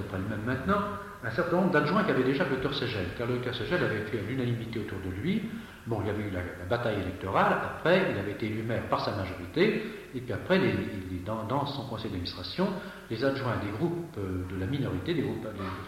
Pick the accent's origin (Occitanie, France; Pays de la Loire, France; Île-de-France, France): Pays de la Loire, France; Angers; now in Orléans, France; Mais je suis d'un département qui n'est pas très éloigné, je suis du Maine-et-Loire, Angers.